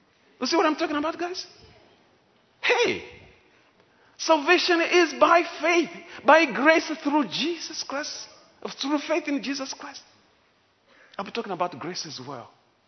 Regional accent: Solwezi, North-Western Province, Zambia; English is a second language; You know, the way I come from Winlunga, Solwezi.

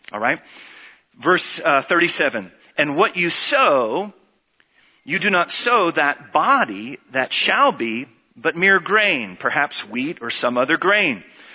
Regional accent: United States; the church I won't mention that I grew up in the States

